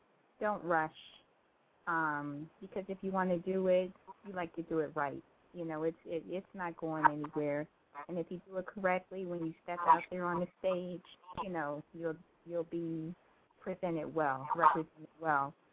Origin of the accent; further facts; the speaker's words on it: Norfolk, Virginia, United States; now in Virginia Beach, United States; I'm located in Virginia Beach. I live in Virginia Beach now, but I'm originally from Norfolk, born and raised in Norfolk.